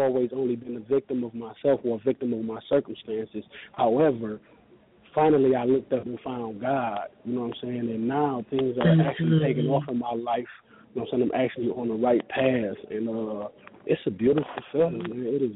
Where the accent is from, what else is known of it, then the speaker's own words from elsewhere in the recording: Detroit, Michigan, United States; Like you said, born and raised in Detroit, you know, although I've been outside of Detroit as I got older